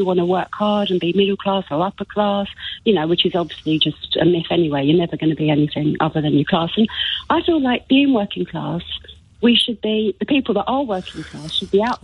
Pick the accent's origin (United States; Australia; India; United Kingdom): United Kingdom; London; I'm white working class. I'm from the East End.